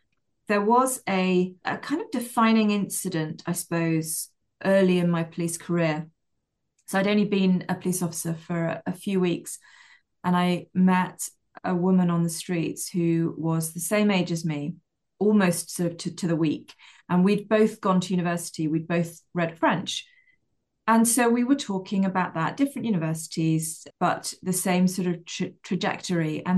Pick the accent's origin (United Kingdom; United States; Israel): United Kingdom; England; now in Wales, United Kingdom; I am an English person who lives in Wales and I live specifically in a very Welsh speaking area. My children are bilingual.